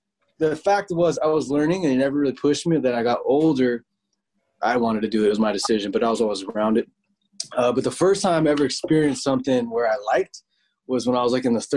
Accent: the South, United States; I'm from the South, man.

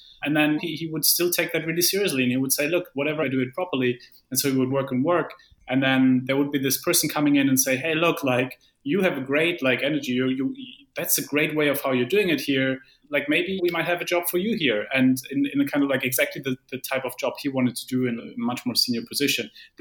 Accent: Germany; English is a second language; Yeah, it's interesting because I come from Germany.

